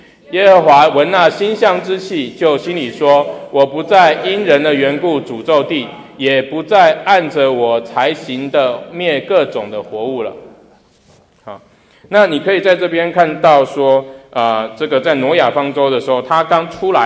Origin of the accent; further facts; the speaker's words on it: Taiwan; moved away; 我老家在台湾好了啊，我已经很久没回去了啊，那我出国已经25年了。